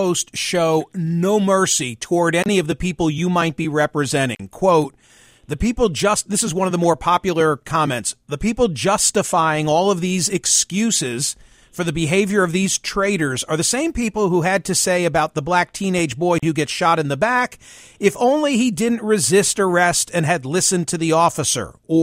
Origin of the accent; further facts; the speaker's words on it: Philadelphia, Pennsylvania, United States; based in my hometown of Philadelphia.